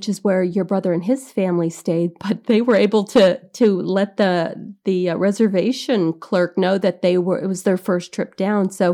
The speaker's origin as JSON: {"language": "English", "region": "California", "country": "United States", "lives_now": "Michigan, United States", "said": "But I'm from California and all my family was in California."}